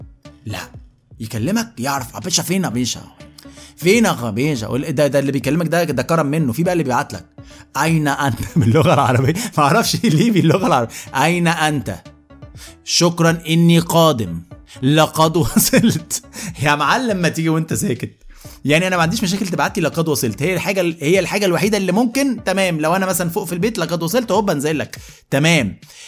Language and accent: Arabic; Egypt; احنا كمصريين بقى خبجنا كل حاجه